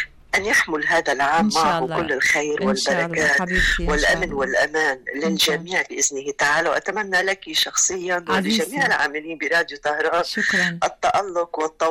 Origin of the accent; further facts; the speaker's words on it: Lebanon; يعني مثلا عندنا بلبنان الشيف في الطبخ